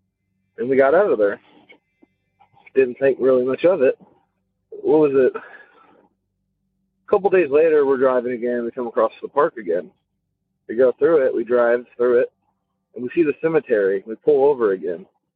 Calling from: Louisville, Kentucky, United States; I'm from Louisville, Kentucky.

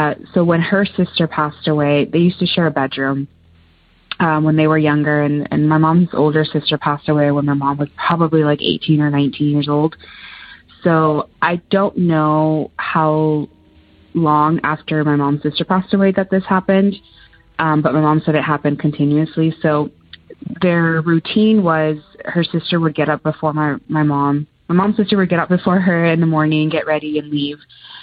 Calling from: Arizona, United States; I'm calling from Arizona.

